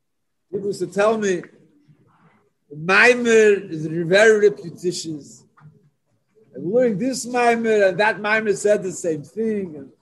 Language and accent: English; Montreal, Quebec, Canada; I remember I grew up in Montreal. I was a kid.